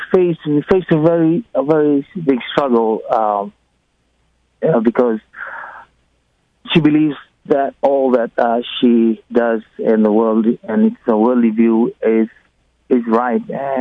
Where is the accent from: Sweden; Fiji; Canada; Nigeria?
Fiji; now in United States; I'm a cradle Catholic. I was born and raised in Fiji, from strong Catholic parents and values and beliefs.